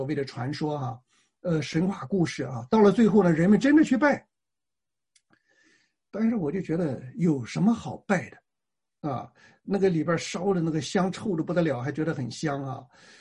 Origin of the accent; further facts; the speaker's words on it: Tai'an, Shandong, China; 我小的时候在山东，在泰安啊，泰安就是一个非常拜偶像盛行的地方啊